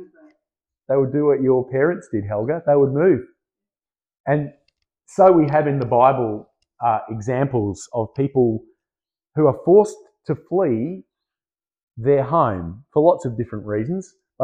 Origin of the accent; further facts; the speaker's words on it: South Australia, Australia; It's a bit like I'm from South Australia and we had Queensland kids